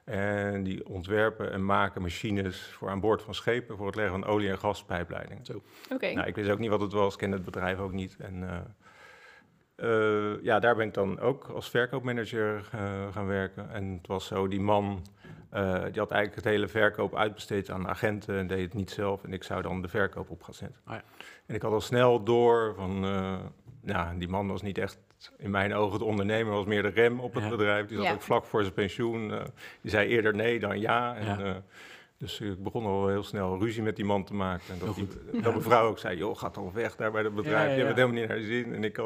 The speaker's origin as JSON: {"language": "Dutch", "town": "Leiden", "region": "South Holland", "country": "Netherlands", "tie": "born or raised there", "lives_now": "Voorschoten, Netherlands", "said": "Ik ben geboren getogen in Leiden. Ik moet eerlijk bekennen dat ik nu niet meer in Leiden woon, maar Voorschoten. Maar ik voel me nog steeds enorm Leidenaar. Mijn werkgebied is hier in de buurt. Ik ben ondertussen 54 jaar."}